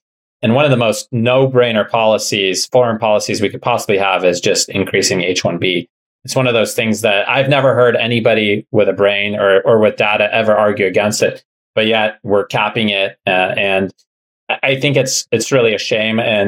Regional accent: Russia; I was a refugee from Russia.

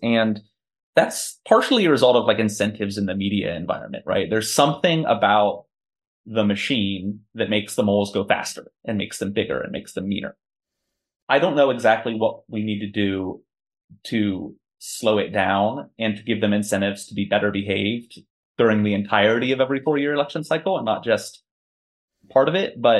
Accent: United States; As an American, we have so many thoughts about free speech.

